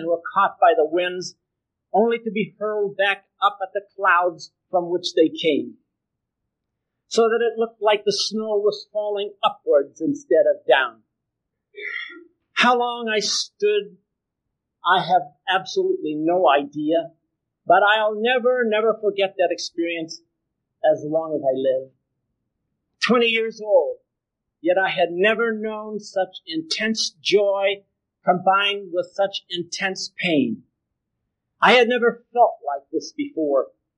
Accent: California, United States; It was my very first, for I come from California.

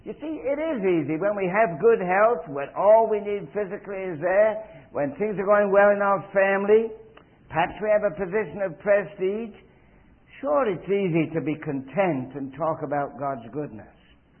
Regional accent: England, United Kingdom; moved away as an adult; I came from England the same year as Liz did.

